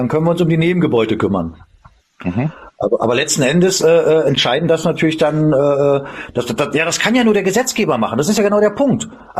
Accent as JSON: {"language": "German", "region": "Bavaria", "country": "Germany", "said": "Und leider bin ich aus Oberbayern."}